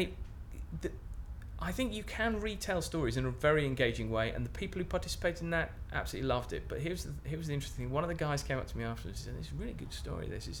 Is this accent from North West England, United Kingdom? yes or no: no; London, United Kingdom; also born or lived in Oxford; I currently live in Bristol, which is about as far south as I've ever lived in my life, although I did spend part of my childhood growing up in London and part of it in Oxford.